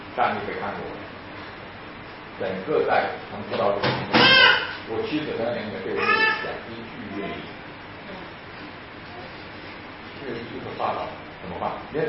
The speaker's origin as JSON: {"language": "Chinese", "region": "Guangdong", "country": "China", "said": "因为广东毕竟是省城嘛，对不对？我老家县城嘛"}